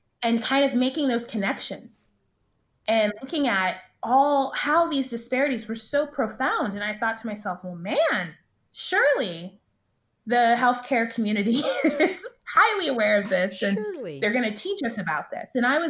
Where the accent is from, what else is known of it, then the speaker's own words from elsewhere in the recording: Dallas, Texas, United States; You know, I grew up in Dallas.